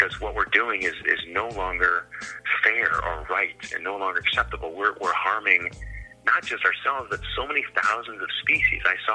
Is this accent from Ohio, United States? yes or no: yes; Ohio, United States; And again, I grew up in Ohio. We had tornado drills, and I swear that scared the hell out of me.